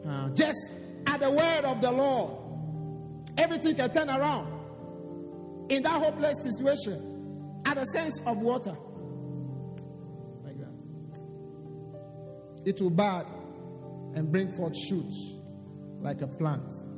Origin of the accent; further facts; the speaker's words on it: Ghana; Yeah, I'm from Africa. I'm from Ghana. In my culture, we believe in traditional belief